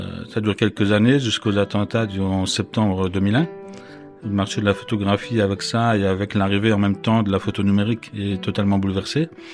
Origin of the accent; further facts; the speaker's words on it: Grand Est, France; j'habite dans les environs de Metz, donc en Lorraine. J'ai grandi dans la Meuse, au sein d'une famille dans la campagne.